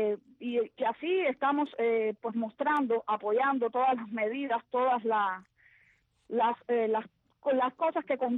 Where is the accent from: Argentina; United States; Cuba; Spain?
Cuba; No, no, yo soy una cubana que necesita que la patria sea libre.